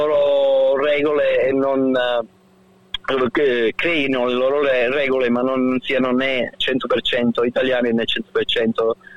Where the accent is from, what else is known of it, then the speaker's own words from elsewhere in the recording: San Giovanni Rotondo, Apulia, Italy; anche se vengo da San Giovanni Rotondo, non è mai stata parte integrante della mia vita.